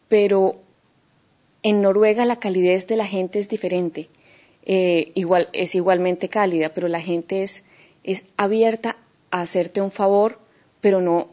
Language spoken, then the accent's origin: Spanish; Colombia; Bueno, yo vengo de Colombia, que es un país que está al norte de Sudamérica, en la esquina noroccidental de Sudamérica.